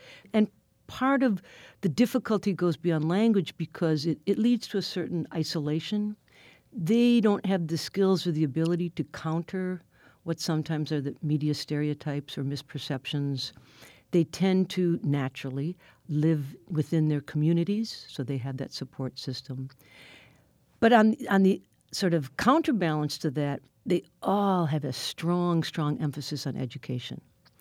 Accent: Milwaukee, Wisconsin, United States; Very different from the Polish, Irish, German population that I grew up with in Milwaukee. I'm Irish-German.

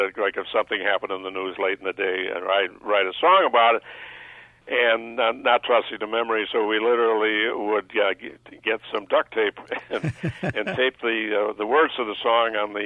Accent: Buffalo, New York, United States; I'm not sure if they knew I was even from Buffalo.

